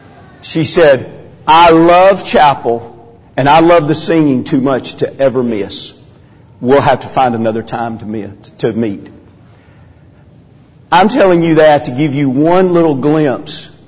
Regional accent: Centerville, Tennessee, United States; also born or lived in Long Island; Growing up for much of my life in Centerville, Tennessee, just down the road from you, I constantly heard of the great Graymere Church of Christ.

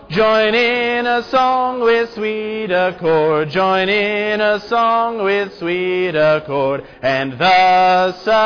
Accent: Germantown, United States; I can remember a woman when I was growing up in Germantown talking to us about what it was like.

